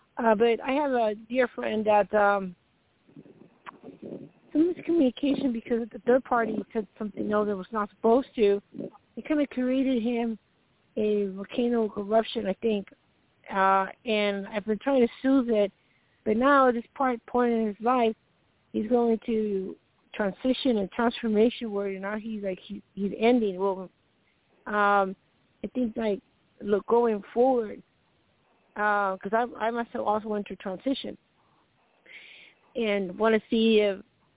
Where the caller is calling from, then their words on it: Colorado, United States; 8 years from member Tina and Colorado.